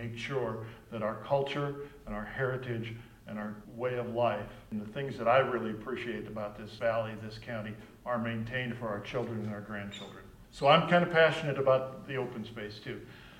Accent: Montana, United States; I was born and raised up in North Montana, up along the High Line.

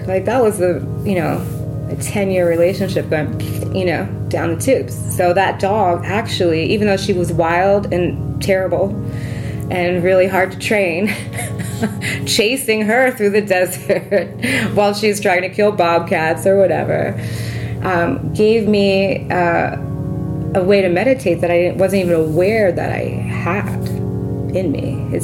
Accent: Philadelphia, Pennsylvania, United States; now in Yucca Mesa, United States; since I'm from Philly

